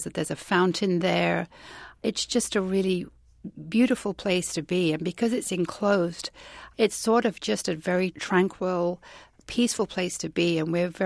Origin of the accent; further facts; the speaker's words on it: England, United Kingdom; And I'm English.